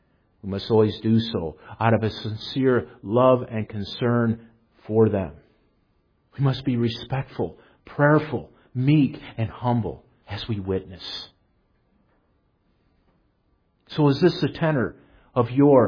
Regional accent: Michigan, United States; Growing up in Michigan, my brothers and I used to have a load of fun with cattails.

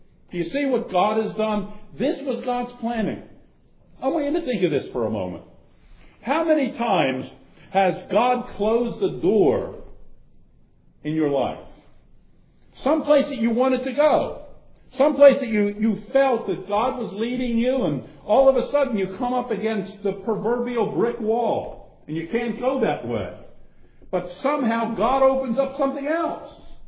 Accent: Pennsylvania, United States; I say that I'm a Southerner because I was raised in Southern Pennsylvania, but that doesn't fly too well, really.

